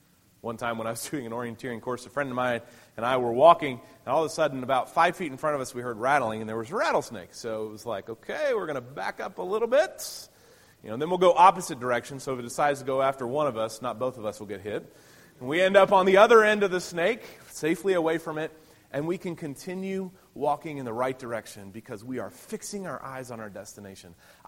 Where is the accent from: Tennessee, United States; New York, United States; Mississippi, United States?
Tennessee, United States; born or raised there